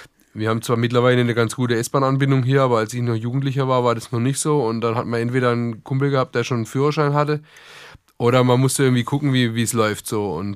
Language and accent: German; Bad Rappenau, Baden-Württemberg, Germany; also born or lived in Heidelberg; Ich bin in Heidelberg geboren, im schönen Heidelberg und bin auch hier in der Nähe aufgewachsen von Heidelberg, also in Heilbronn, Landkreis Heilbronn und der Ort heißt Bad Rappenau.